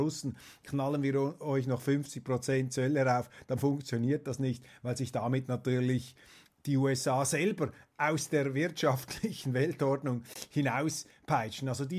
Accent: Switzerland; ein grosses Unternehmen, auf das wir als Schweizer stolz sein dürfen

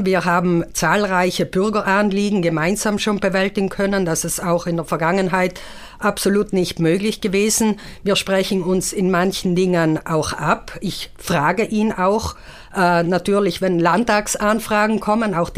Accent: Trentino-Alto Adige, Italy; Und das ist ein langer Wunsch, den wir als Südtiroler schon lange Zeit hatten

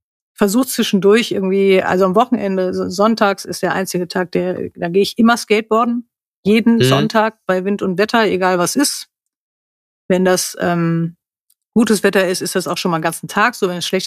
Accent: Lüdenscheid, North Rhine-Westphalia, Germany; born there; Ja, ich komme aus der Ecke. Gebürtig komme ich aus der Ecke, Neolüdenscheid.

